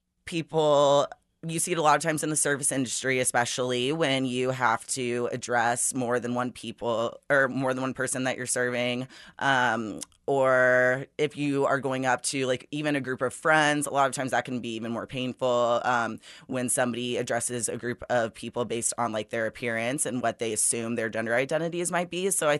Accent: Liberty, Missouri, United States; So Liberty, as I said, it's gone through a huge shift in just like being very rural and farming oriented. When I grew up there, most neighborhoods not being there

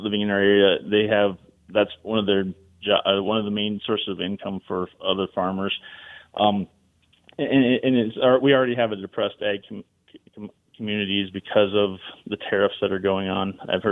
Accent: South Dakota, United States; also born or lived in Kansas; So I was born in Kansas. 2 years old, my parents moved us back to South Dakota to the farm and ranch.

